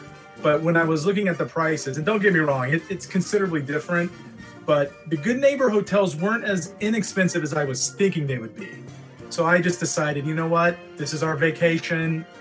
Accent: Orlando, Florida, United States; Yeah, I'm originally born and raised in Orlando. So I grew up in Disney World

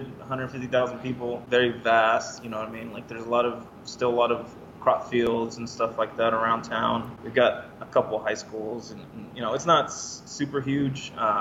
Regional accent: Weslaco, Texas, United States; I grew up here in West Laco, which is in the River Grande Valley. And if you don't know where that is, it's like the tip of Texas, like the southernmost tip of Texas.

